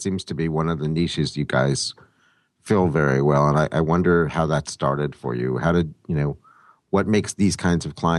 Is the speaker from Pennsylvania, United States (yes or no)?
yes; Pittsburgh, Pennsylvania, United States; I grew up in Pittsburgh. I'm from the Midwest.